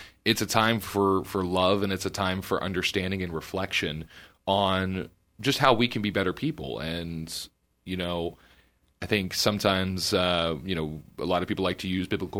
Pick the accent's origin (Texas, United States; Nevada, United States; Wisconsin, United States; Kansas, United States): Kansas, United States; Emporia; growing up in Emporia when I was a young man, and I mean this in no way disrespectfully to my hometown. I'm very proud to be from Emporia. I love being from here.